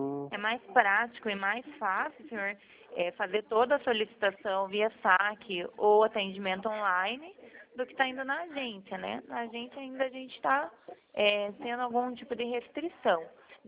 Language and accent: Portuguese; Curitiba, Paraná, Brazil; Eu sou de Curitiba